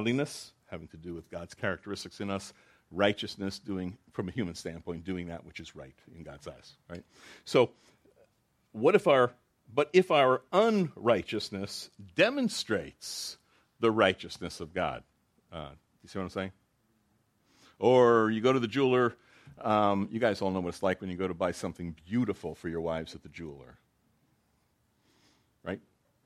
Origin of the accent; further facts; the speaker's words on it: New Jersey, United States; also born or lived in Long Island; I grew up in North Jersey, Long Island.